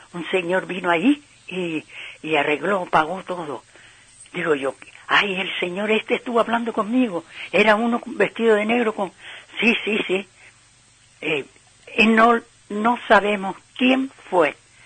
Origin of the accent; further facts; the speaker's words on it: Canary Islands, Spain; Sí, canaria, claro, dice un trocito de mi tierra.